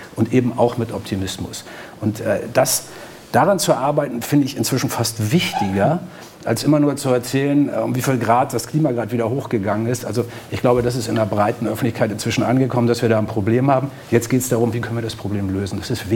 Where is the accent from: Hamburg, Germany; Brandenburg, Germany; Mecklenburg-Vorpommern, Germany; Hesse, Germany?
Hamburg, Germany; Ich bin Hamburger.